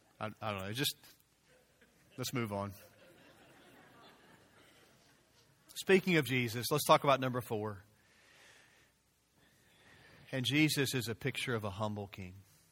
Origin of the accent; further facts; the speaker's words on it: Memphis, Tennessee, United States; I grew up in Memphis. I graduated from the University of Memphis.